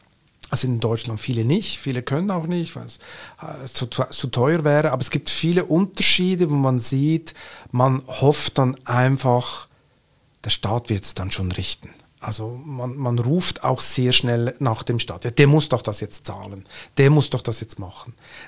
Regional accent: Switzerland; Also wie man schon hört, ich komme aus der Schweiz

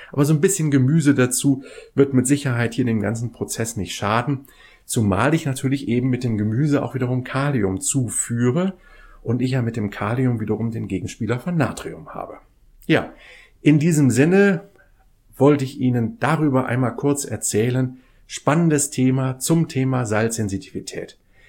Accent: Kiel, Schleswig-Holstein, Germany; da war ich noch ein kleiner Junge gewesen, bin in Kiel ja groß geworden

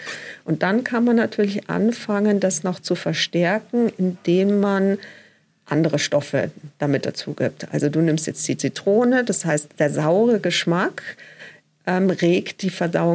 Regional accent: Bavaria, Germany; ich komme aus Bayern, da bekommt man immer einen halben Liter Apfelsaftschorle und den auch noch kalt oder ein Bier mittags zum Essen dazu.

